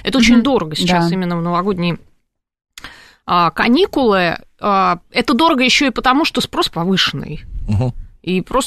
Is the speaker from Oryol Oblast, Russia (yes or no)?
no; Moscow, Russia; я, естественно, как многие москвичи, там была неоднократно